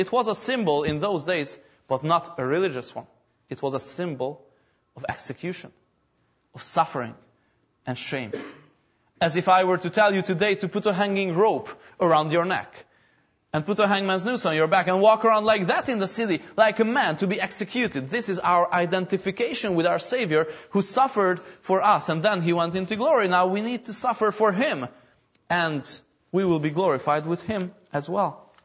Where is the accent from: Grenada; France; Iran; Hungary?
Hungary; Pécs, Baranya; now in Jerusalem; Well, Lord, I was born in Peach. I grew up there. I have all my friends there, all my relatives there.